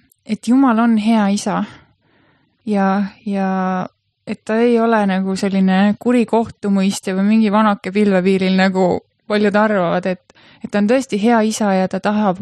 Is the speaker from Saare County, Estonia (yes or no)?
no; Rakke, Lääne-Viru County, Estonia; now in Rakvere, Estonia; Rakveres olen ma nüüd elanud veidi üle 5 aasta ja pärit olen ma Rakkest.